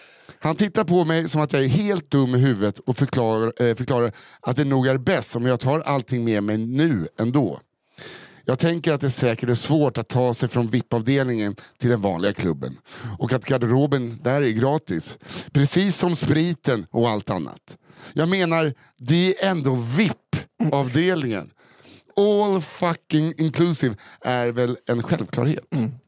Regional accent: Norrland, Sweden; jag är uppvuxen i Norrlands inland

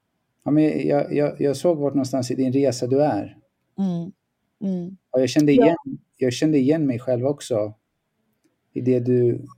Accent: Stockholm, Stockholm County, Sweden; Nej, jag är född och växte upp här i Västerort, i Stockholm, i Tensta, Rinkeby.

